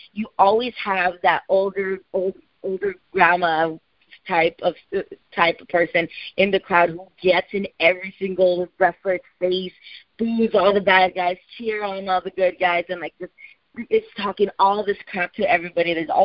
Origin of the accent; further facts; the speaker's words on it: Mexico; English is a second language; feel like my Mexican heritage plays a big part of who I am. I'm very proud of being a Latina, especially being a bilingual. I mean, I grew up in Mexico, English is my second language.